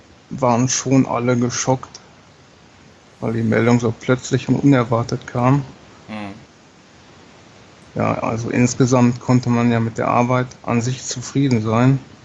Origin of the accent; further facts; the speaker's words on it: Bochum, North Rhine-Westphalia, Germany; Ich komme aus Bochum und lebe auch da.